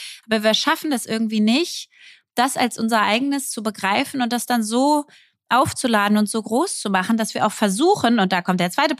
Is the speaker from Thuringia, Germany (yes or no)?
no; Berlin, Germany; mein Thema als Berlinerin auch.